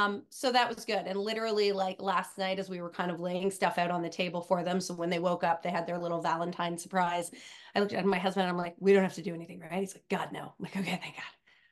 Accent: Toronto, Ontario, Canada; also born or lived in Indiana, United States; I grew up in Toronto. I actually grew up between Toronto and Indiana. So I like to say that I'm sort of a citizen of North America and a little bit of the world.

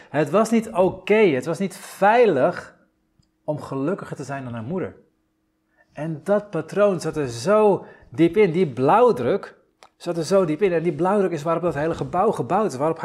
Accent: Den Helder, North Holland, Netherlands; Ik ben in Den Helder opgegroeid.

